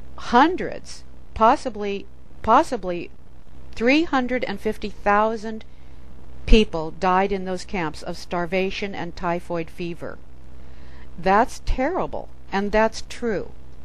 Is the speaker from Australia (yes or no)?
no; United States; And as an American, I want to get to the truth about a whole lot of things.